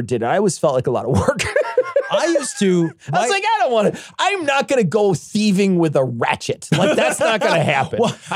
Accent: Lockport, Illinois, United States; So I grew up in Lockport, partly in Lockport, Illinois. And so for a few of my formative years were spent in that downtown area.

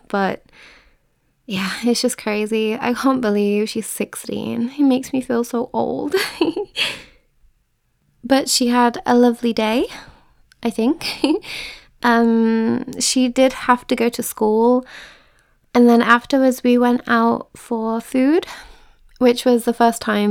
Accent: Birmingham, West Midlands, United Kingdom; accent: Brummie; I feel like my Brummie accent slipped out a bit then. Birmingham.

